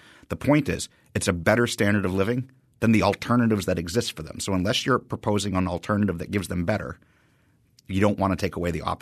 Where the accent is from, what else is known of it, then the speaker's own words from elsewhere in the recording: Haverhill, Massachusetts, United States; I grew up in Haverhill, Massachusetts, in the Merrimack Valley, and I did my undergraduate at University of Massachusetts Lowell. My hometown, Haverhill, was referred to as the shoe city for its 19th century shoe production.